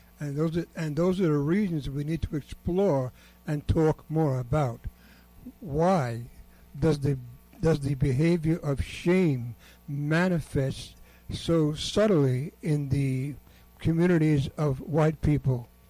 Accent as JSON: {"language": "English", "country": "United States", "said": "I'm an American, first of all. I'm a black American."}